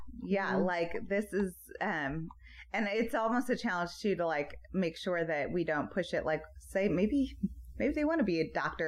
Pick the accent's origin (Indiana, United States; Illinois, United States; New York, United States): Indiana, United States; Valparaiso; My family lives in Louisville. I grew up in Valparaiso, okay. Indiana.